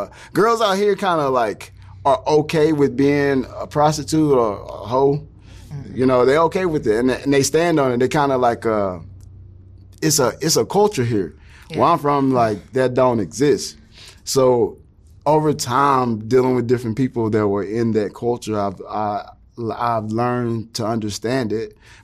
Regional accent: Lake Charles, Louisiana, United States; now in Los Angeles, United States; It's called Lake Charles, Southwest Louisiana.

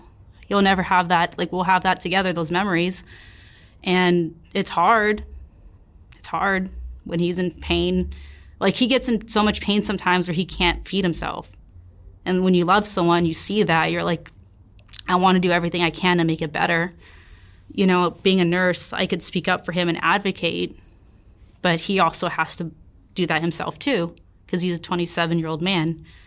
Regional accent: California, United States; I'm from California, but I'm willing to move to New Jersey.

